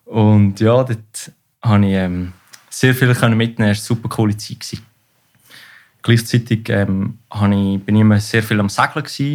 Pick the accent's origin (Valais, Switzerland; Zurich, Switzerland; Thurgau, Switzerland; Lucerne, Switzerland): Lucerne, Switzerland; Meggen; Ich bin in Meggen in Luzern am schönen Vierwaldstättersee aufgewachsen.